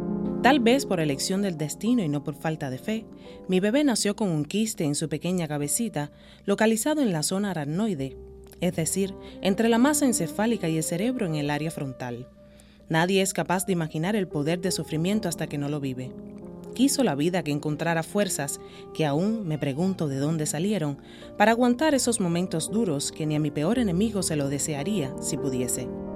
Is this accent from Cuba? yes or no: yes; Cuba; Ya puedo gritar a los 4 vientos, soy una madre cubana feliz.